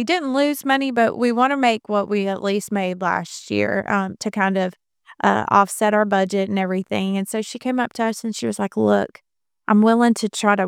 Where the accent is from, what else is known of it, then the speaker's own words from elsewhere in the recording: Helena, Alabama, United States; now in Alpine, United States; I'm from Helena and Pelham. I have one son and a husband who we reside in Alpine.